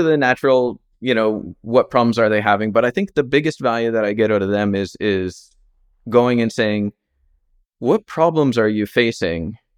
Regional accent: Canada; because I'm Canadian.

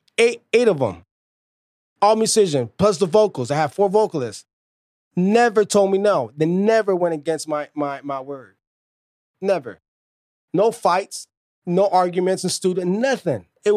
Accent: Los Angeles, California, United States; I know a lot of musicians in LA, since I'm from Los Angeles

